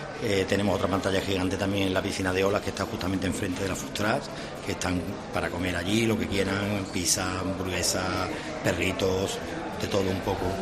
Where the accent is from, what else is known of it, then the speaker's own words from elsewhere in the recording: Matalascañas, Andalusia, Spain; Matalascañas para mí, bueno, en mi casa, en mi pueblo, o sea, todo, mi trabajo, todo, mi familia, mi pueblo, mis amigos, todo lo tengo aquí.